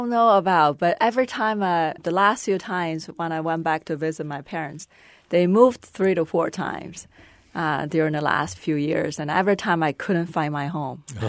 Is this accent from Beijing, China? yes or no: yes; Beijing, China; English is a second language; So I grew up in China, Beijing, China.